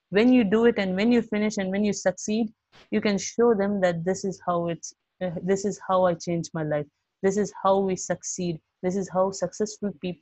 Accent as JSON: {"language": "English", "town": "Chennai", "region": "Tamil Nadu", "country": "India", "said": "Yeah, I'm from Chennai. So, Chennai, South Tamil Nadu, right?"}